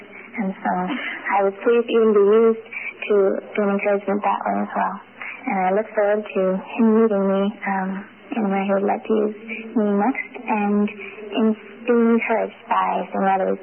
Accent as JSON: {"language": "English", "town": "Whitby", "region": "Ontario", "country": "Canada", "said": "I'm from Whitby, Ontario"}